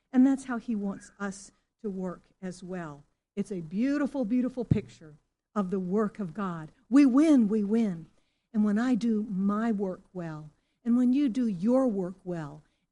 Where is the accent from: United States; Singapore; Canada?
Singapore; I remember as a child growing up in Singapore, because of the British influence, we played croquet as well.